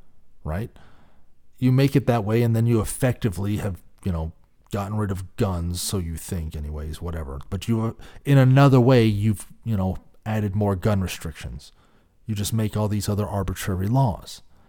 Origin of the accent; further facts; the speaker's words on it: California, United States; for those of us that are from California, we've seen her for a while, and I'm from the Bay Area originally.